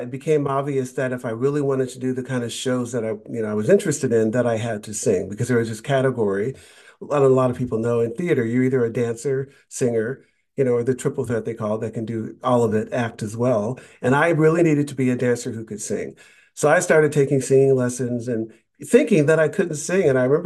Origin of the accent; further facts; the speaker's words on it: California, United States; so I grew up predominantly in the Bay Area, and all of my family, most of them are musicians, and that was around gospel music. We were Southern Baptist.